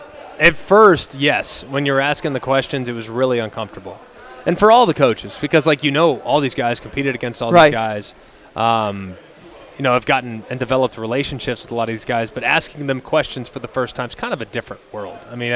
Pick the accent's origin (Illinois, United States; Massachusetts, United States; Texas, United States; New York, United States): Texas, United States; also born or lived in California; I am originally from California, but grew up in Texas for most of my adolescent years.